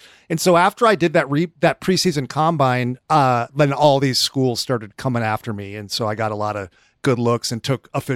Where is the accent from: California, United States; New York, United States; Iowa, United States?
California, United States; In my hometown where I went to high school, the college where I had to show my parents that I could actually run the junior college, it's called Sierra College.